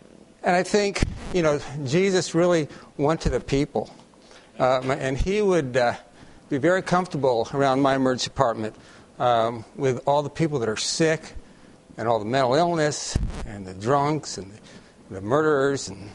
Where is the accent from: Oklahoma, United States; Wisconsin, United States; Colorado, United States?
Colorado, United States; But I'm from Colorado. This is just a few miles from our home.